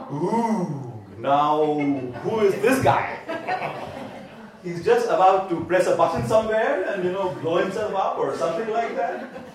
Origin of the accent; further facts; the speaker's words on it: India; Where do you come from? I come from India.